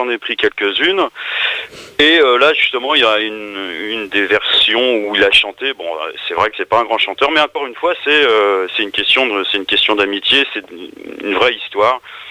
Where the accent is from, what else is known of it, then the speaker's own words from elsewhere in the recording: Champigny-sur-Marne, Île-de-France, France; born there; Je suis né à Champigny.